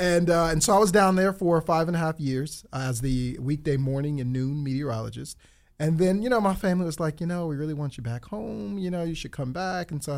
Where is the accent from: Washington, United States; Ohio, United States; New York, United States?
Ohio, United States; Akron; so I was born and raised in Akron, Ohio.